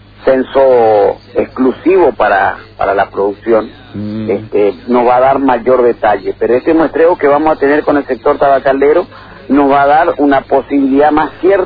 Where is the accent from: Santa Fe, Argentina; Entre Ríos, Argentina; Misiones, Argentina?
Misiones, Argentina; vos que sos como nosotros, del Alto Uruguay misionero